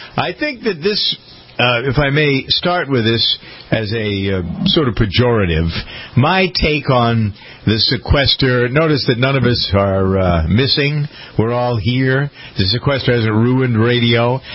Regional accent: Framingham, Massachusetts, United States; I'm looking at a headline, actually, from my hometown of Framingham.

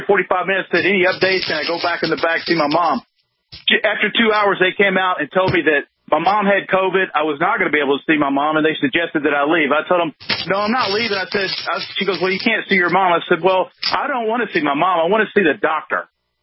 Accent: Memphis, Tennessee, United States; No, I'm from Tennessee, actually from Memphis.

